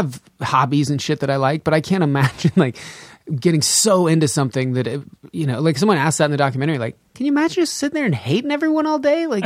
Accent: Sparks, Nevada, United States; also born or lived in Reno; I was born in St. Mary's Hospital. I spent my first 3 years on a ranch like 50 miles north of Reno. So I don't remember much of that. And then I kind of... we lived in Sparks for a little bit

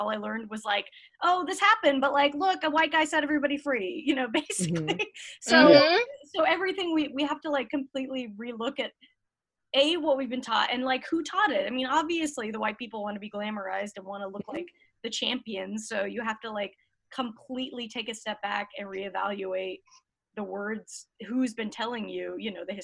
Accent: Salt Lake City, Utah, United States; now in Los Angeles, United States; So growing up in Salt Lake was, you know, just extremely white, and I just didn't really, that's all I knew.

